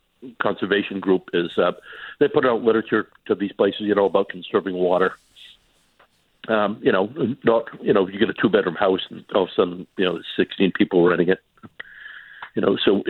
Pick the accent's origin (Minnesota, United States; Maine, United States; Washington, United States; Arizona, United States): Maine, United States; Harpswell; We have most coastline of any town in the state. And even I grew up on Bailey Allen, and as a kid in the summertime, you know, those rental properties were full all the time.